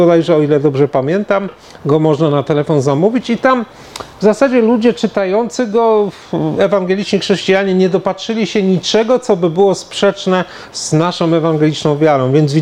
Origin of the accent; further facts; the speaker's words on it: Toruń, Kuyavian-Pomeranian Voivodeship, Poland; z mojego rodzinnego miasta Torunia